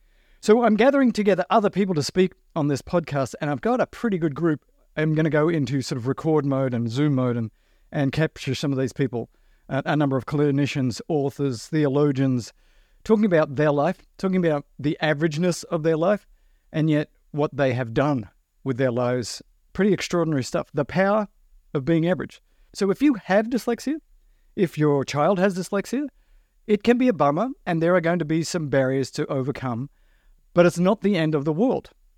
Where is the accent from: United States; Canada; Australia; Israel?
Australia; I grew up in Australia in the outback in the 1960s and 70s.